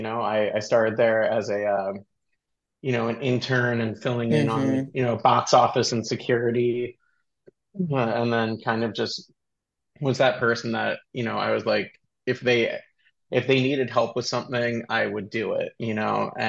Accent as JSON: {"language": "English", "town": "Philadelphia", "region": "Pennsylvania", "country": "United States", "tie": "born or raised there", "said": "I grew up in Philadelphia, and there was a really good alt rock station that would just play everything."}